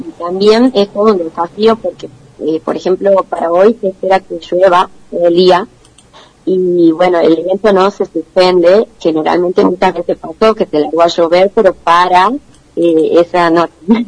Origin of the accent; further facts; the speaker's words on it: Tucumán, Argentina; Somos todos jóvenes tucumanos.